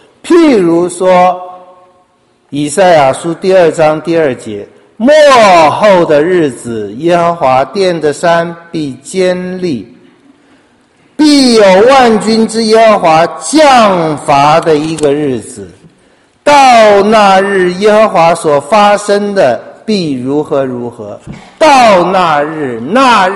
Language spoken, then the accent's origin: Chinese; Taiwan; 不过我们小的时候在台湾的漠视论就是有一天我们会反攻大陆